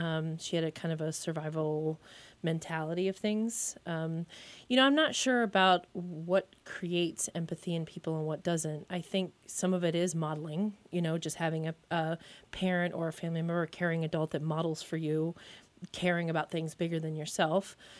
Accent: Ohio, United States; I was born and raised in Ohio in a small town, and my mom's main mission in life was to make sure that no one was left behind, ever.

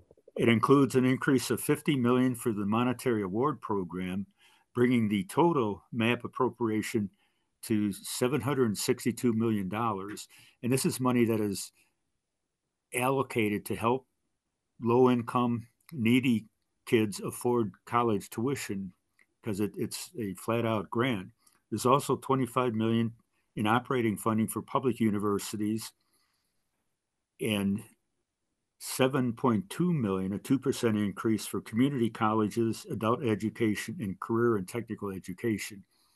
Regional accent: Joliet, Illinois, United States; I grew up in Joliet, for example. Joliet is second only to Springfield in the number of video gaming terminals it has

